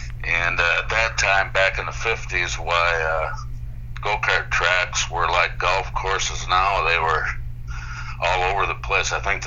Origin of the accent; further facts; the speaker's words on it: Janesville, Wisconsin, United States; Grew up and still live in Janesville. Spent my whole life here, so.